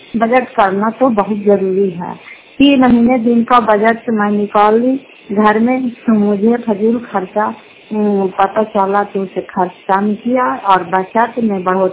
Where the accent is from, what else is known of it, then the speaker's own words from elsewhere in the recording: Tejpur, Bihar, India; घर का तेजपुर पंचायत मकरौता जिला नालंदा करापतरा ब्लॉक की निवासी हूँ।